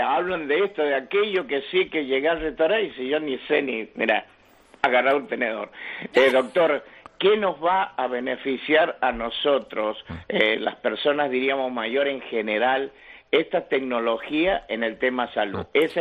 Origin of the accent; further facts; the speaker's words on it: Argentina; now in Canary Islands, Spain; Soy argentino, tengo 70 años, vivo en esta bellísima...